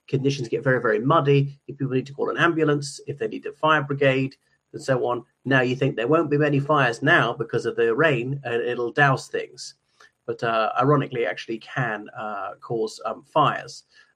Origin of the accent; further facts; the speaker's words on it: Ireland; from Ireland.